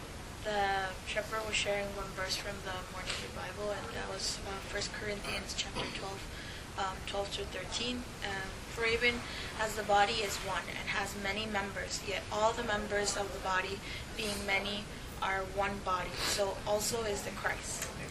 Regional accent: New Jersey, United States; she knows she was a person from Cornell and I'm a person from New Jersey, even though we may come from different schools, different backgrounds

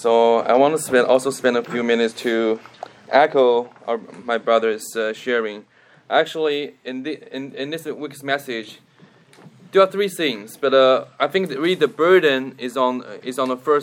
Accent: China; So it's so funny that I came from China, of course. I don't have the background of the Christianity

